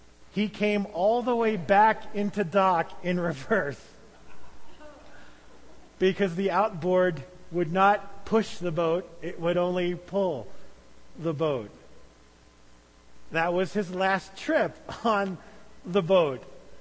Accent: New Jersey, United States; Growing up on the New Jersey shore, you hear boating things from time to time. I grew up, spent all of my life right there on the beaches of New Jersey.

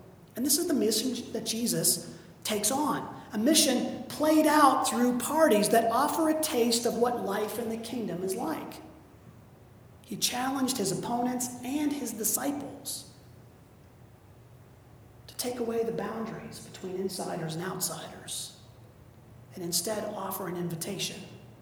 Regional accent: United States; I'm an American, a Christian.

